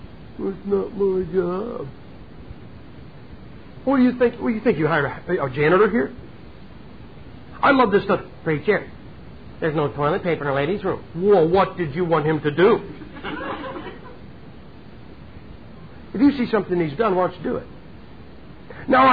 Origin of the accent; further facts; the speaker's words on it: Ohio, United States; I'm from Ohio. Ohio has the largest Amish community in the country.